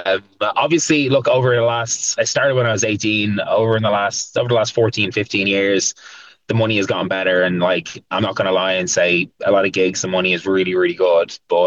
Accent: Ireland; Because us as Irish people, we love to travel.

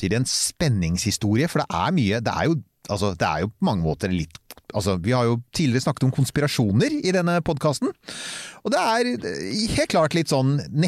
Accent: Rykkinn, Akershus, Norway; Jeg er fra Rykken.

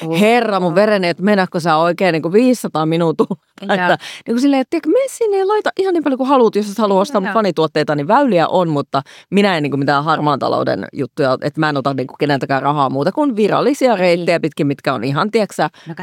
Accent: Turku, Southwest Finland, Finland; minä turkulaisena nyökkään ja tiedän.

